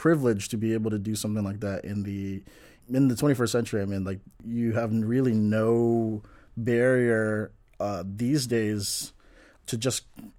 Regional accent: Philadelphia, Pennsylvania, United States; now in New Jersey, United States; I grew up in Philly, but Jersey, I've only been living there since like during the pandemic

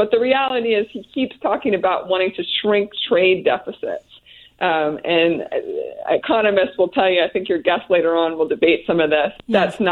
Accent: Pennsylvania, United States; I mean, I'm from Pennsylvania

